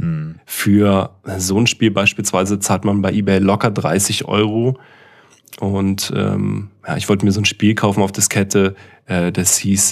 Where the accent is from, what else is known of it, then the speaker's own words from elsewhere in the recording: East Germany, Germany; Ich komme ja aus dem Osten und das erste Auto, was wir dann nach 20 Jahren irgendwann bekommen hatten, nachdem wir es bestellt haben, war tatsächlich ein Trabi.